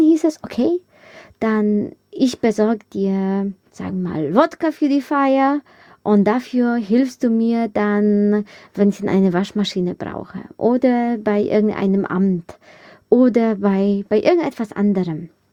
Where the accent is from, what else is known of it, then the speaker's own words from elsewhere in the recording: Poland; Polen, mein Herkunftsland.